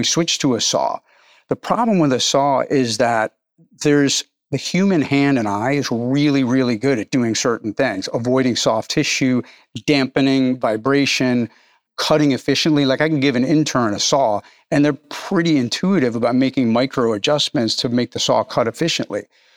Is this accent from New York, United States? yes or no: yes; New York, United States; If you think about it like driving a subway car, I'm from New York